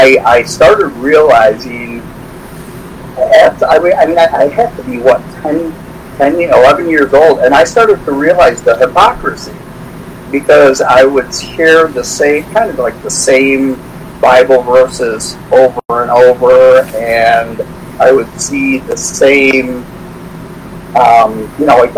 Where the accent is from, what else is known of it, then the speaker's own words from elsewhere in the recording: Chicago, Illinois, United States; born there; I was born in Chicago, Illinois, at St. Joseph's Hospital in 1968.